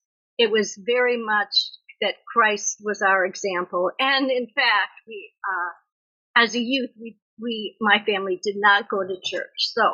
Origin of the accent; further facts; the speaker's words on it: United States; Yes, I am an American.